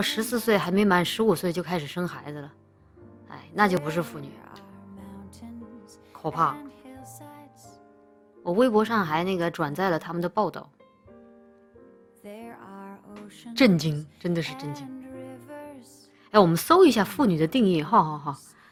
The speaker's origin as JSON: {"language": "Chinese", "town": "Wushan", "region": "Chongqing", "country": "China", "tie": "born or raised there", "said": "就我的老家出了一个挺波，哎呀，挺让人伤感的事情啊，愤怒应该说是，就是重庆巫山县出现了个买卖童养媳的"}